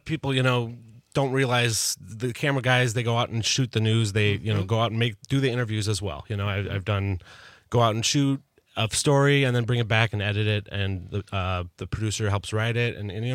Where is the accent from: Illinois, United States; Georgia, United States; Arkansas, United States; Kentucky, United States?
Illinois, United States; Chicago; now in Madison, United States; I'm from Chicago originally, but came up here to Edgewood College